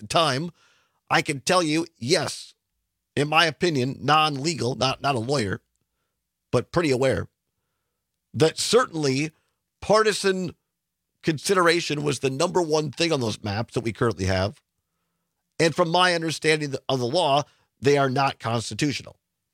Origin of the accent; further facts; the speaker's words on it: Richland, Wisconsin, United States; Brady Ewing, walk-on from my hometown of Richland, Central Wisconsin